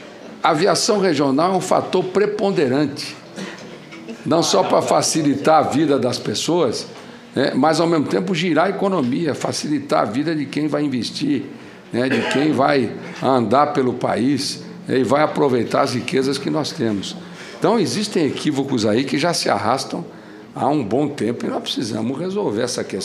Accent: Corumbá, Mato Grosso do Sul, Brazil; born there; Santa Cruz de la Sierra, que fica a 400 quilômetros da cidade onde eu nasci, Corumbá

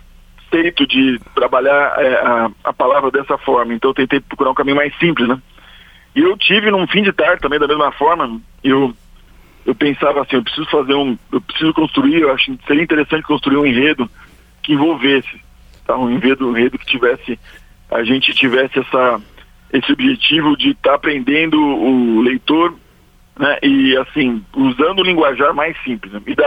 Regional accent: São Paulo, Brazil; also born or lived in Florianópolis; Nessa época, eu morava em Florianópolis, eu sou de São Paulo, mas a gente morava em Florianópolis.

